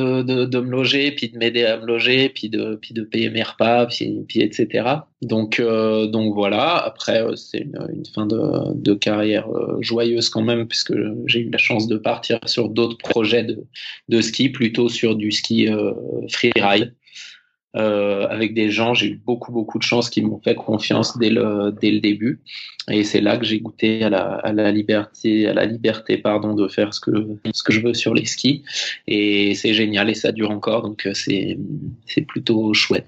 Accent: Tignes, Auvergne-Rhône-Alpes, France; J'ai grandi à Tignes, qui est une belle station de ski des Alpes françaises, de haute altitude, dans une famille de skieurs.

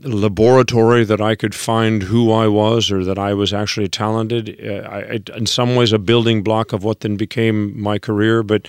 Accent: Spokane, Washington, United States; I was raised in the Northwest, Spokane, Washington, in the Tri-Cities.

